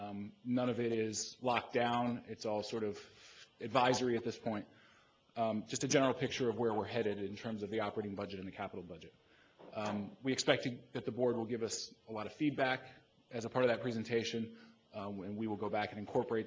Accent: Virginia, United States; I grew up in the Washington region out in Fairfax County, moved away for a while, but have lived here now for about 10 years since I came back.

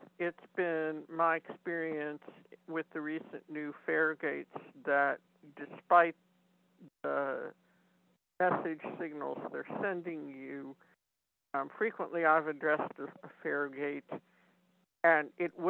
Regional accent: San Francisco, California, United States; I do know when I was growing up in San Francisco, the police would be on the street

